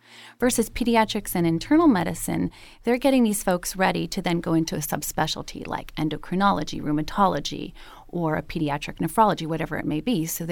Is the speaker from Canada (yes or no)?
yes; Montreal, Quebec, Canada; You know, so you mentioned I'm from Montreal